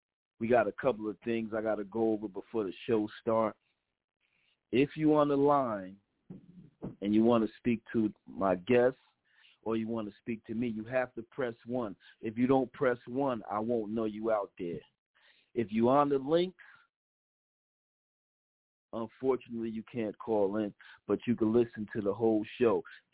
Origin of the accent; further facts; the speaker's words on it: Paterson, New Jersey, United States; I'm proud. I'm proud to be a Patersonian.